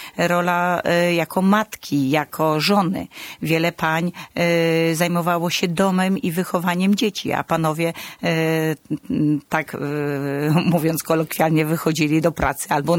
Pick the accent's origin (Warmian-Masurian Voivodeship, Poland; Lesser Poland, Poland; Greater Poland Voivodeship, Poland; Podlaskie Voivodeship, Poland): Podlaskie Voivodeship, Poland; Michałowo; born there; A już ja się urodziłam w izbie położniczych w Michałowie.